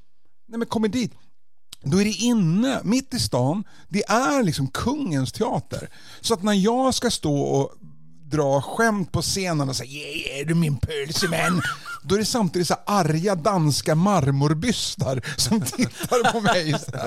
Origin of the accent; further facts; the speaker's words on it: Denmark; Swedish is a second language; hej, jag är komiker, bla bla, jag är en dansk man